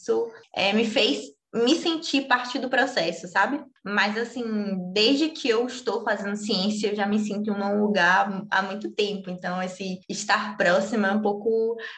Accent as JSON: {"language": "Portuguese", "town": "Salvador", "region": "Bahia", "country": "Brazil", "said": "Sou daqui de Salvador, na Bahia, me formei em Química"}